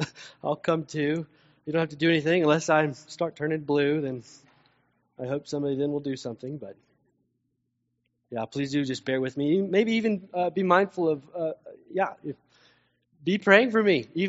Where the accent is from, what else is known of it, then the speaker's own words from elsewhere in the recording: Tennessee, United States; Well, I grew up in Tennessee, and there my family always had a pretty massive garden.